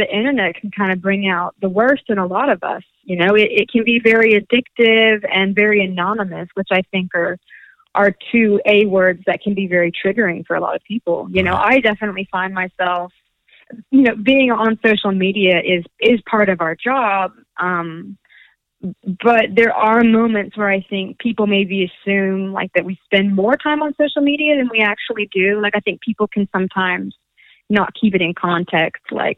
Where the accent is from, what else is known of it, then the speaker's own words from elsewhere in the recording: Tennessee, United States; born there; Well, technically we were born in Tennessee.